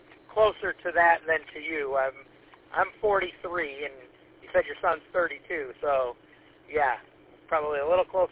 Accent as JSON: {"language": "English", "town": "Mount Clemens", "region": "Michigan", "country": "United States", "tie": "born or raised there", "said": "I grew up in Mount Clemens also."}